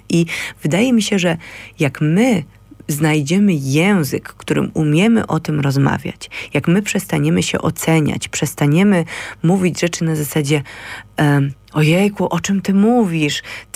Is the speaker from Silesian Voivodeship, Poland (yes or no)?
yes; Katowice, Silesian Voivodeship, Poland; No ja pochodzę po prostu z 9. piętra katowickiego bloku, lata 80., 90., fajni rodzice.